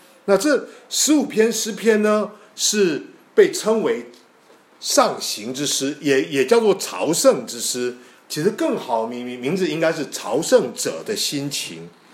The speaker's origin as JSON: {"language": "Chinese", "region": "Taipei", "country": "Taiwan", "tie": "born or raised there", "said": "我还记得我小时候是住在台北的乡下的地方。那我上学的时候呢，要从家里出发，要经过田地，两边都是那个种稻子的田地。"}